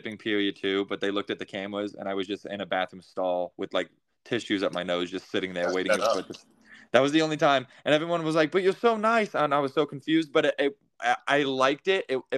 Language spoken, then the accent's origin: English; Kansas, United States; Well, we're both from Kansas.